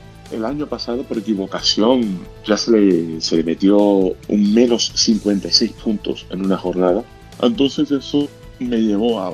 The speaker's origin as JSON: {"language": "Spanish", "country": "Gibraltar", "moved": "yes", "lives_now": "Bahamas", "said": "Yo vivo en Las Bahamas, que llevo allí unos 4 años y medio así, pero soy originalmente de Gibraltar."}